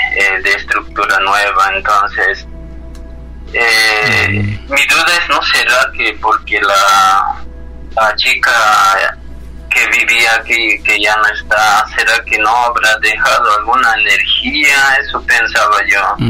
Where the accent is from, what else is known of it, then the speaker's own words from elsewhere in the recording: La Paz, Bolivia; yo soy justamente allá de Bolivia, La Paz, Bolivia, de la altura. Vivo exactamente de la localidad de Achacachi.